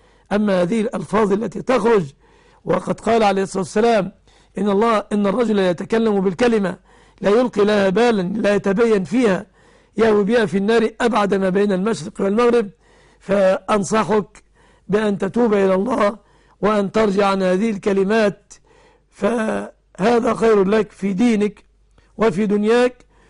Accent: Egypt; وأسأل الله أن يحفظ بلادنا مصر آمنة مطمئنة

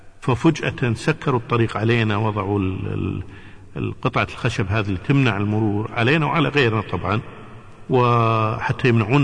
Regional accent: Kuwait; نقول لهم احنا من الكويت

